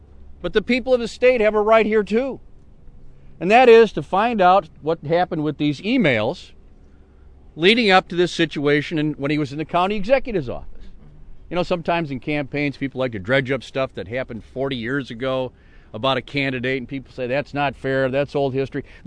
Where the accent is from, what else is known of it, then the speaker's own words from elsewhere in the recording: Wisconsin, United States; it's great to be in my hometown here on a beautiful day